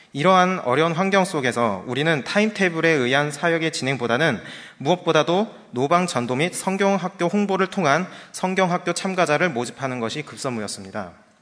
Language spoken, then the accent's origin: Korean; Jeju, South Korea; 참고로요 저는 제주도 사람입니다.